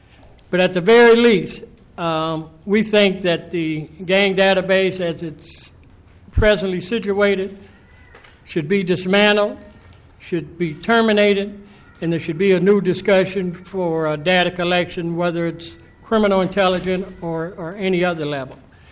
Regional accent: Saint Paul, Minnesota, United States; I was born and raised in the Summit University area

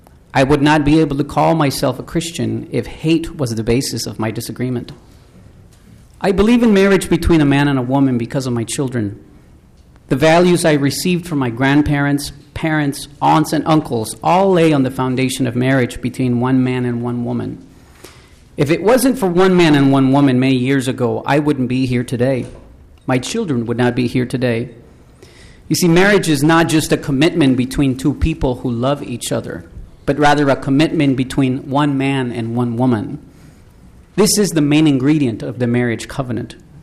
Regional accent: California, United States; also born or lived in Guatemala / Hawaii; now in Minnesota, United States; I was born in Guatemala, raised in California and Hawaii, but have lived in Minnesota most of my life.

